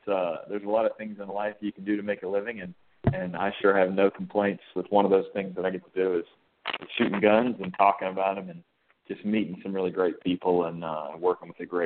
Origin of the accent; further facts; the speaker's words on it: Bridgeport, West Virginia, United States; also born or lived in Charleston; So I was born in Charleston, but I was really, I guess, born and raised mostly up in North Central, just south of Morgantown around Bridgeport.